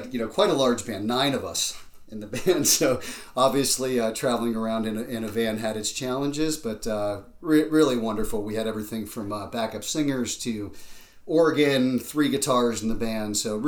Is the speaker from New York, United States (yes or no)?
no; Pittsburgh, Pennsylvania, United States; Born and raised in Pittsburgh, so I grew up in the North Hills. Went to North Catholic High School